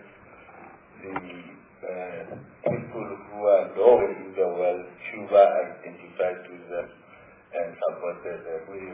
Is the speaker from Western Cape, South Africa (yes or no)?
no; Soweto, Gauteng, South Africa; I come from Soweto